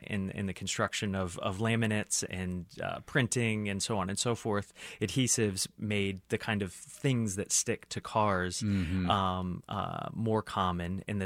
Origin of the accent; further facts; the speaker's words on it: United States; as an American, bumper stickers are kind of part of the sort of collective consciousness